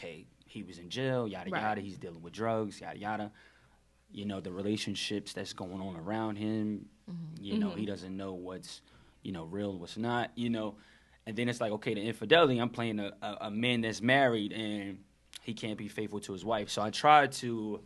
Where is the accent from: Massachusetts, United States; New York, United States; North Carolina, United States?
North Carolina, United States; Raleigh; just the stuff growing up in South Raleigh, just the stuff I saw